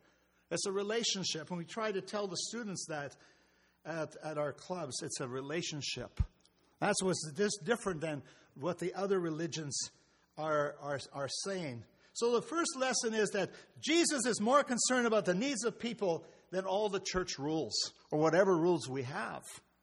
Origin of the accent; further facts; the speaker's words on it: Netherlands; where I come from, which was the land of Holland. I come from Holland, and I grew up in a church that has many rules. So many rules that the nickname of that church was called the Black Stocking Church.